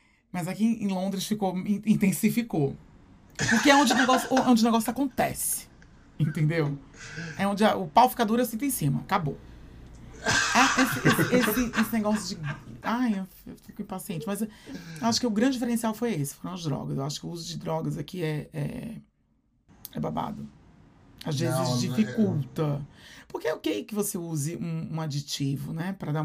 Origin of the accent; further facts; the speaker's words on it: Recife, Pernambuco, Brazil; E eu sou de Recife, então em Recife eu levava coió